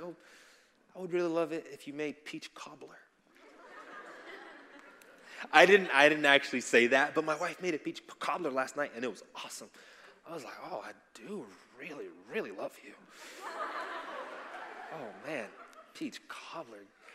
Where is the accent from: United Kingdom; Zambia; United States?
Zambia; I'm from Zambia.